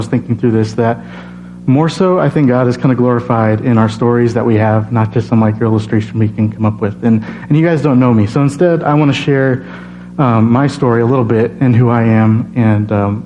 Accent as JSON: {"language": "English", "town": "Bloomington", "region": "Illinois", "country": "United States", "tie": "born or raised there", "said": "But before that, I grew up in Bloomington, Illinois, so not too far from here. And as a kid, my family was Catholic, and so we went to Mass on Sundays"}